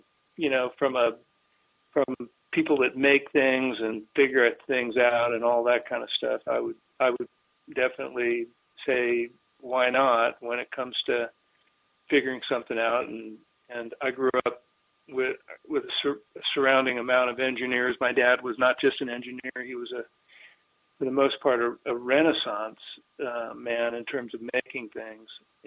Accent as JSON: {"language": "English", "town": "Palo Alto", "region": "California", "country": "United States", "tie": "born or raised there", "said": "I grew up in Palo Alto. Hmm. My backyard was the Santa Cruz Mountains and Stanford and all the adjacent areas."}